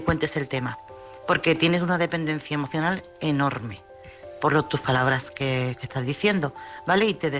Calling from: Chiclana, Andalusia, Spain; Buenas noches … corresponsal de Chiclana.

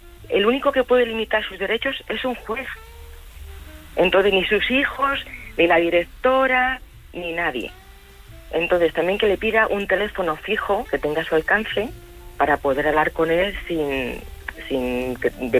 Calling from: Madrid, Community of Madrid, Spain; de Madrid.

